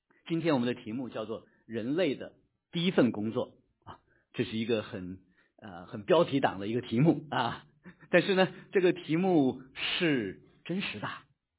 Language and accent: Chinese; North China, China; 我小时候在北方长大，小时候北方呢，那时候雾霾还是没有听过的词